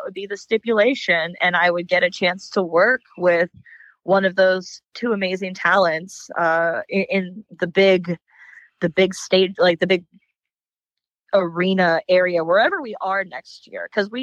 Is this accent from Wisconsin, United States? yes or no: no; Fairmont, West Virginia, United States; it pays a tribute to my hometown in West Virginia, where Morgantown. I'm actually from Fairmont, but it's near Morgantown